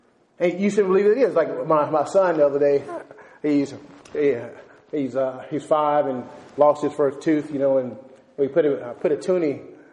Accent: Texas, United States; born or raised there

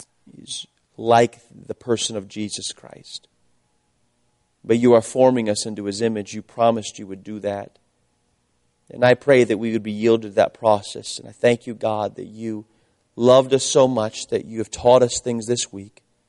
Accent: Tucson, Arizona, United States; I grew up in Tucson, Arizona. And I joke with people across the country.

